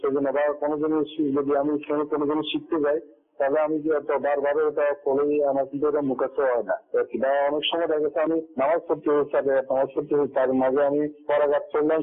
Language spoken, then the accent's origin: Bangla; Nasirnagar, Chittagong Division, Bangladesh; আমার বাড়ি ব্রাহ্মণবাড়িয়া নাসির নগর থেকে।